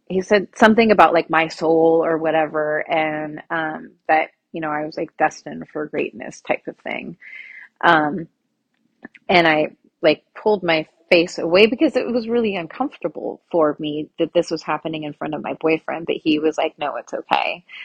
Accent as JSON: {"language": "English", "town": "Kirkland", "region": "Washington", "country": "United States", "said": "I'm from Kirkland, Washington."}